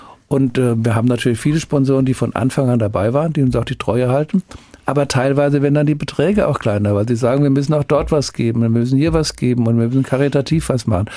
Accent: Wiesbaden, Hesse, Germany; so ein Festival in dieser Art hier in meiner Heimat, nämlich in Wiesbaden und im Rheingau, zu gründen.

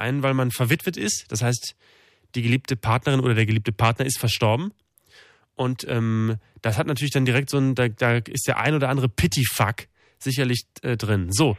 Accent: Austria; Als Österreicher ist man ja im Grunde genommen

